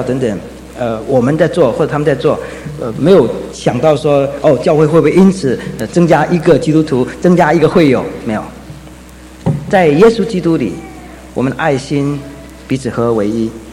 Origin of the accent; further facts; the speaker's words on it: China; now in United States; 所以我们中国人的办法就是要找关系